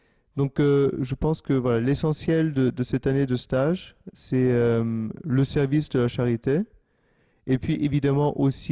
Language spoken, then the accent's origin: French; Vienna, Austria; j'ai 30 ans et je suis originaire de Vienne, en Autriche.